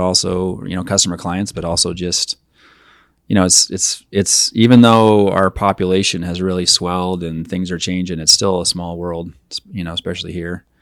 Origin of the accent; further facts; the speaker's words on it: Billings, Montana, United States; So I grew up as a city kid by Montana standards. I mean, I'm a Billings kid, right?